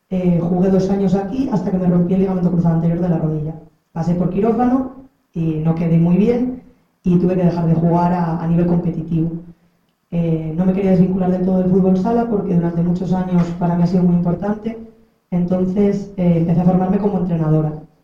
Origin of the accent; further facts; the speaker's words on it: Teruel, Aragon, Spain; yo no soy de aquí, yo soy de Teruel. Vine aquí a estudiar Ciencias del Deporte y me quedé.